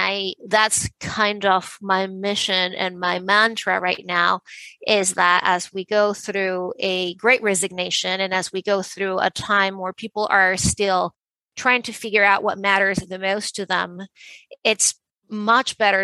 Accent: Venezuela; moved away as an adult; now in United States; I grew up in Venezuela, and I moved to the States to go to law school.

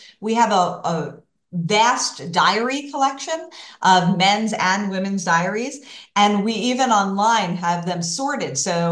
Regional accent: New Jersey, United States; I grew up in the Pine Barrens in southern New Jersey. So not too far from Philadelphia, the exact midpoint between Philadelphia and Atlantic City.

